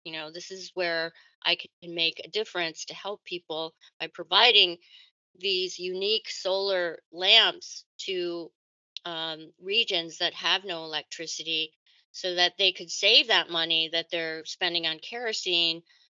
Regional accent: United States; And I was taught that by my mother, being Korean and Asian, growing up in the United States.

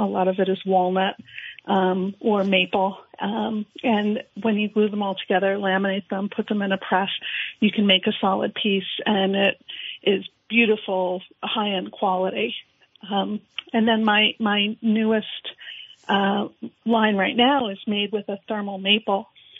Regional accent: Lindenville, Vermont, United States; also born or lived in St. Johnsbury; I am. I'm born and raised in Lindenville. But my father and mother moved up here from New Jersey in the 60s. But I was born in St. Johnsbury. So I guess that makes me a Vermonter, right?

